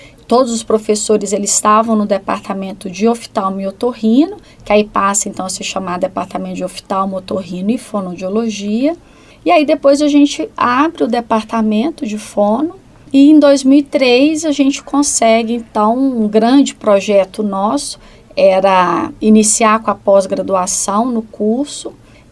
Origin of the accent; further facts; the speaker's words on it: Governador Valadares, Minas Gerais, Brazil; born there; also born or lived in Goiânia; eu nasci em Governador Valadares, né? Sou mineira, mas na realidade eu já morei quase que no Brasil inteiro.